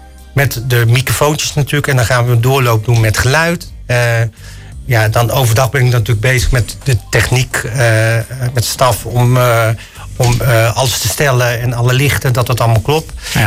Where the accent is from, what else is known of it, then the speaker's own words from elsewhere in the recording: North Brabant, Netherlands; We komen uit Brabant, dus dat is op zich niet zo erg. Maar het moet wel kloppen, de uitspraak.